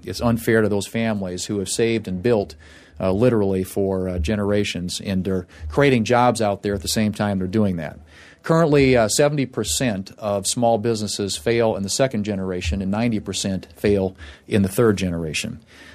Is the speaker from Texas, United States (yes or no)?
no; South Dakota, United States; And that's certainly the case in the Midwest, in my home state of South Dakota, where we've seen land values go up in the last 5 years by 50%.